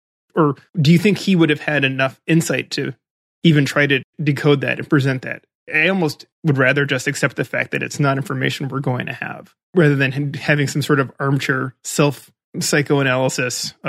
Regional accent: Chicago, Illinois, United States; growing up in Chicago with a bunch of, you know

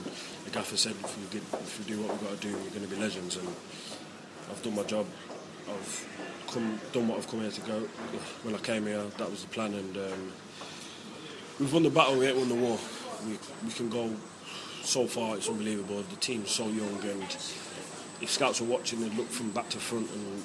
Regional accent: Wolverhampton, West Midlands, United Kingdom; We beat Wolves, my hometown team, and we pushed Millwall to the end.

